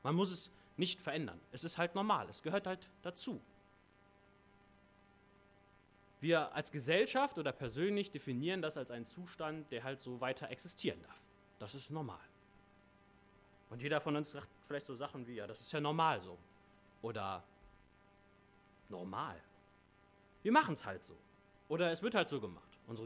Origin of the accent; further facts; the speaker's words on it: Struxfeld, Germany; Ich komme aus Struxfeld, gar nicht weit weg, ne, 2 Dörfer weiter.